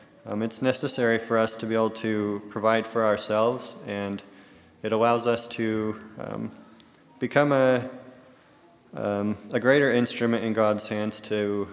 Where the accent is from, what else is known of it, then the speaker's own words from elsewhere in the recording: Idaho Falls, Idaho, United States; Like my wife said, we moved here just a couple months ago. I'm originally from Idaho Falls. I grew up there and was going to school in Rexburg.